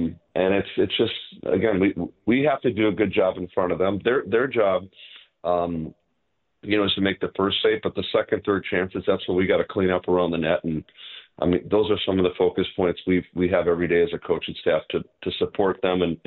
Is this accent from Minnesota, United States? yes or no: yes; Minnesota, United States; But I have a good buddy that I grew up with. I grew up in Minnesota